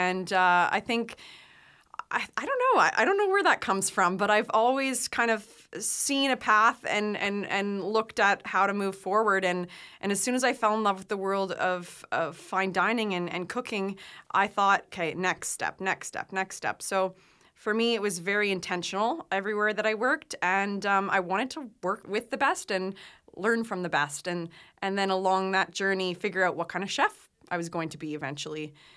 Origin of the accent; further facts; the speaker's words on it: Canada; It's really easy as a Canadian to get that visa.